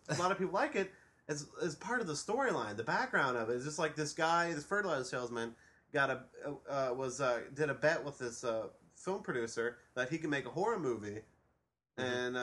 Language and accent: English; West Union, Ohio, United States; because I'm actually from West Union, Ohio, which is the shitburg nowhere